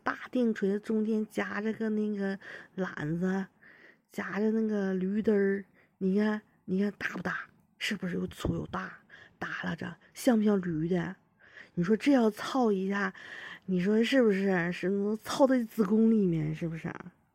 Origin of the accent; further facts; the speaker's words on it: northern China, China; 对，我们北方人，你们是哪里人啊？